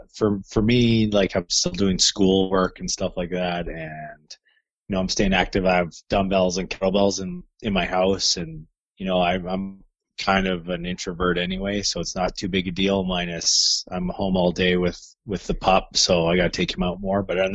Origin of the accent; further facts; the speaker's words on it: Saskatoon, Saskatchewan, Canada; born there; I was born in Saskatoon, Saskatchewan